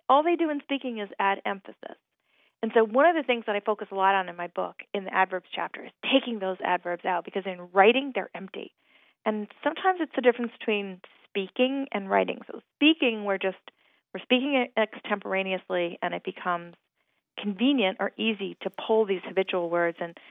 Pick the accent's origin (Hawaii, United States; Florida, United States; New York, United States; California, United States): Hawaii, United States; And certainly I grew up in Hawaii, in the country in Hawaii, speaking broken English. A lot of the people that I was surrounded by spoke very broken, non-standard English.